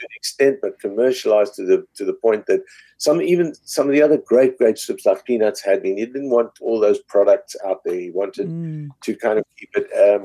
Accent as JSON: {"language": "English", "town": "Cape Town", "region": "Western Cape", "country": "South Africa", "tie": "born or raised there", "said": "I grew up in Cape Town, the first, like, my young years until age 7 were in Newlands, really on the slopes of Table Mountain."}